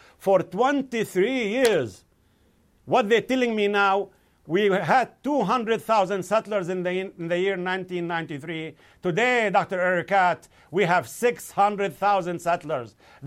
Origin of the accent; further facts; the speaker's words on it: Jericho, West Bank, Palestine; I was 12 years old when the Israeli occupation came to my hometown in Jericho.